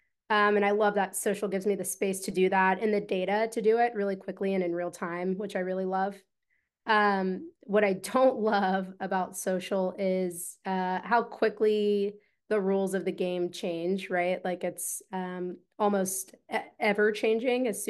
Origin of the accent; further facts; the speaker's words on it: Columbus, Ohio, United States; I'm born and raised in Columbus, Ohio, and this city has just been so good to me from a marketing perspective.